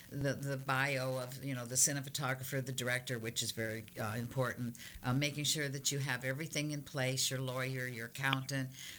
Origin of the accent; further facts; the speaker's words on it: Las Vegas, Nevada, United States; You know, what's so funny is I'm from Las Vegas, and I in the 60s and 70s, I really met a lot of the entertainers there